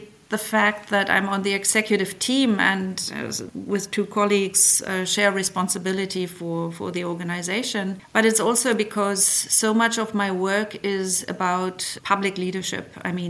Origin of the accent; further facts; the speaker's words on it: Germany; I do think that my home country and the European continent, on the one hand, has a huge potential